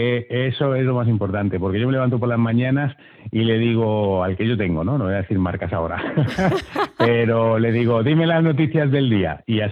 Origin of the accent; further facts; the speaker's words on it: Andalusia, Spain; Como andaluces, no solo la cultura propia